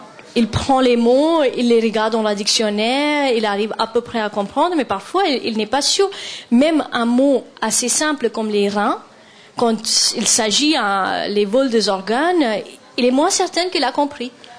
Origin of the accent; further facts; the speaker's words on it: India; moi, je suis née en Inde, j'ai grandi en Inde